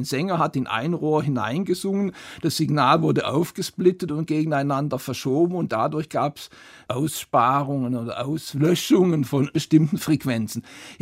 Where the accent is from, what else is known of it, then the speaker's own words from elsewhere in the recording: Konstanz, Baden-Württemberg, Germany; bin in die Bibliothek in Konstanz, meine Heimatstadt, gegangen